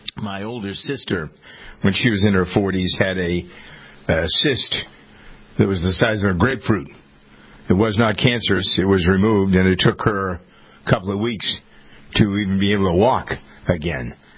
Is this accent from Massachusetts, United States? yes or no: yes; Framingham, Massachusetts, United States; my hometown of Framingham